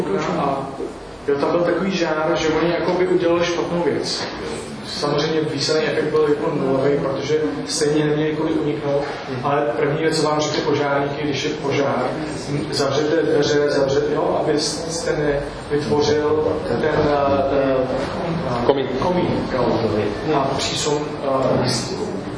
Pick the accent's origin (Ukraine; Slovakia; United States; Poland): United States; now in Czechia; A ještě teda udělám takovou jako sales pitch, jo, že jsem z Ameriky, takže to musíte chápat